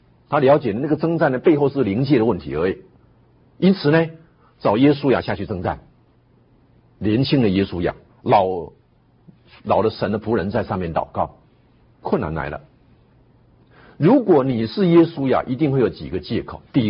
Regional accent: Taiwan

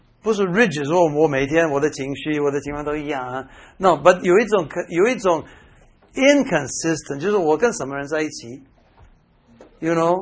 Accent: Taiwan; 以前我们台湾人有一个

